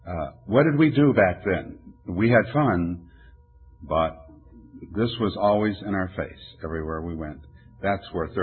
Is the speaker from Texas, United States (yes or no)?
no; Muskegon, Michigan, United States; born there; I was born in Muskegon, Michigan, and we went home for a reunion.